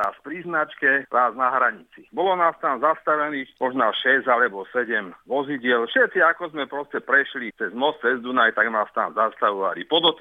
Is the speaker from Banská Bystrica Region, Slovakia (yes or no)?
no; Prievidza, Trenčín Region, Slovakia; Som z Prievidze